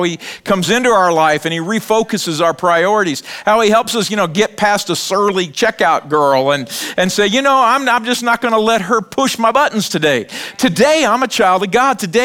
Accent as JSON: {"language": "English", "region": "Bible Belt", "country": "United States", "tie": "born or raised there", "said": "I grew up in the Bible Belt. Church people annoyed me."}